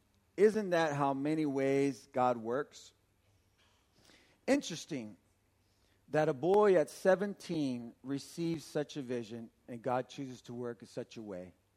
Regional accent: Santa Ana, California, United States; Now you got to remember, I'm from Santa Ana. I'm from the hood, from the barrio, right? Our church is in the hood. We got really large Spanish-speaking church ministries

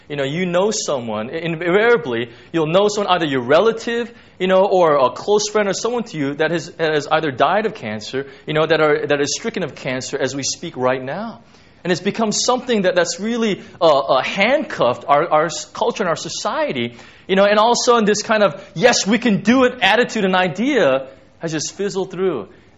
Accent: United States; you know, I'm American especially

